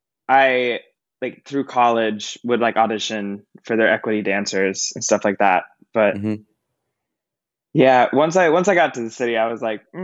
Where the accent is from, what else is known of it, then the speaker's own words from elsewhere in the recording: Lakeland, Florida, United States; I am originally from a city called Lakeland in Florida, and I usually tell people that I just say I'm from Disney World.